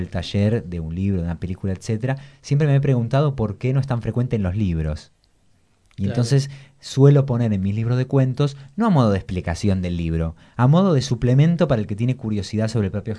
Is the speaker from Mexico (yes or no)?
no; Argentina; Yo tengo familia, como tantísimos argentinos, que se exiliaron durante la dictadura.